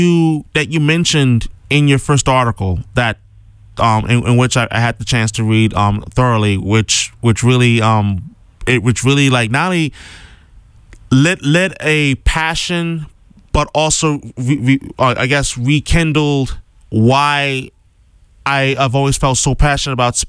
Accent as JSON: {"language": "English", "region": "New York", "country": "United States", "said": "not just only as a New Yorker, but as well as an American"}